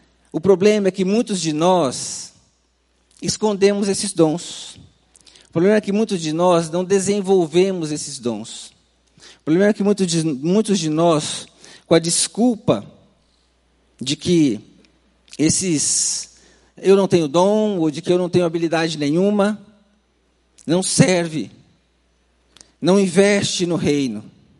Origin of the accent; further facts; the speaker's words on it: Campo Grande, Mato Grosso do Sul, Brazil; born there; also born or lived in Paraná; eu fui morar em Campo Grande, minha cidade natal, eu nasci em Campo Grande.